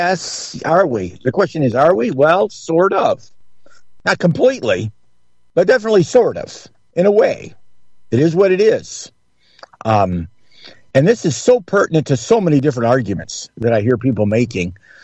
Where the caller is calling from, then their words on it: Indian River, United States; I'm in Indian River. I was sitting in the shade.